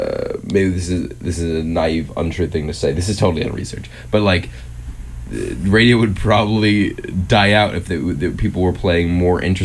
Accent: New York, United States; You know, I grew up in New York, so I never really, like, I never went hunting or, like, anything like that.

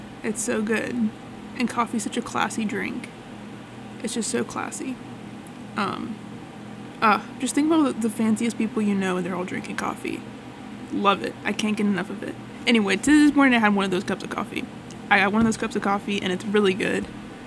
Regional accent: Austin, Texas, United States; I really love this band from my hometown of Austin, Texas, called

